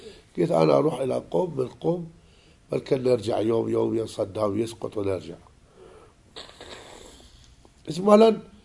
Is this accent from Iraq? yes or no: yes; Najaf, Najaf Governorate, Iraq; أنت عمتنا وإحنا من النجف مكتبة كتب مطالعاتنا كلها مرتبة مجهزة